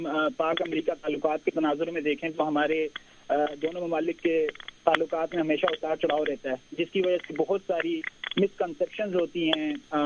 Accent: Azad Kashmir, Pakistan; کیونکہ میرا تعلق آزاد کشمیر سے ہے

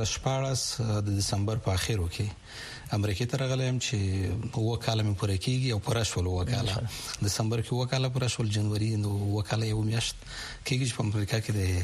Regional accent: Khost, Afghanistan; also born or lived in Pakistan; زه د خوست ولایت يم د خوست د لکنو د بدی خېلو په کلی کې پیدا شوم ابتدایي زده کړې مې مهاجرت په کلونو کې کړې وې

